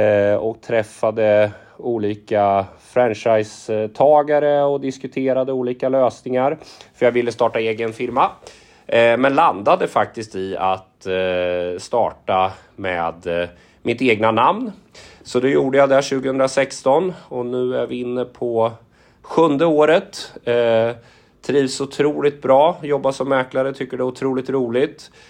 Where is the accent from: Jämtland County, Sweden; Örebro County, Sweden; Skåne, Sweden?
Örebro County, Sweden; Kumla; Ja, jag är uppväxt i Kumla faktiskt. Så att jag gick mäklarutbildningen ner i Malmö 2009-2011. Sen flyttade jag tillbaka